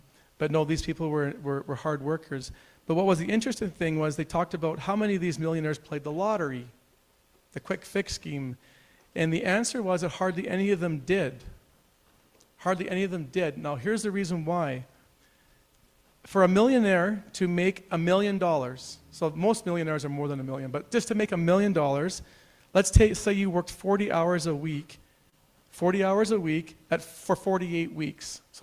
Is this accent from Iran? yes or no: no; Northwest Territories, Canada; I was from the Northwest Territories